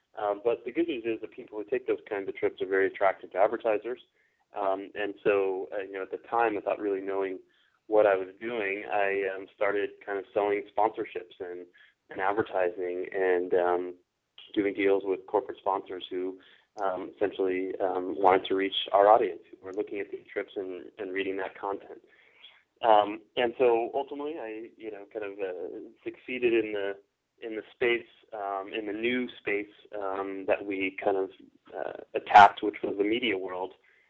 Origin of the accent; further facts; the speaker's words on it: Maryland, United States; even though I'm from Maryland area originally.